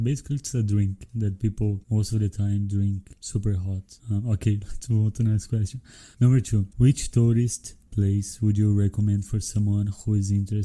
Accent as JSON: {"language": "English", "country": "Brazil", "said": "Because I'm from Brazil and I didn't know about it."}